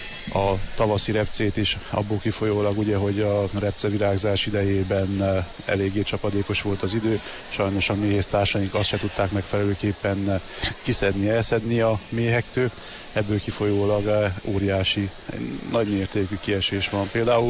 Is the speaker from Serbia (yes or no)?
no; Székely Land, Romania; a magyarországi piac is ezáltal részesülhet azokból a termékekből, amelyeket nálunk otthon Székelyföldön állítanak elő